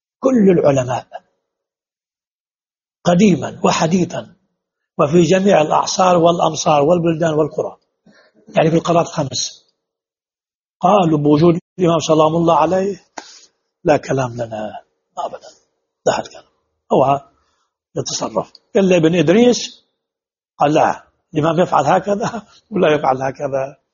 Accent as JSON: {"language": "Arabic", "country": "Lebanon", "said": "أما في مثل هذه الأيام لا، ولا سيما عندنا في لبنان مثلا وبعض البلدان"}